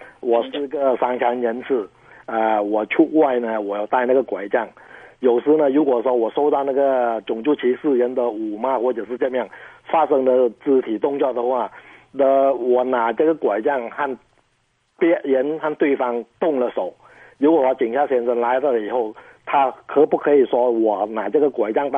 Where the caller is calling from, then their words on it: Sydney, New South Wales, Australia; 我是新州的，我是雪梨的。